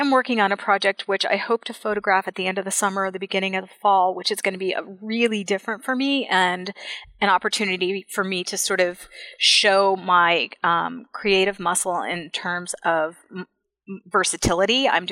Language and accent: English; Florida, United States; and we'd go to flea markets and up to Atlanta, because I'm from Florida, to shop flea markets.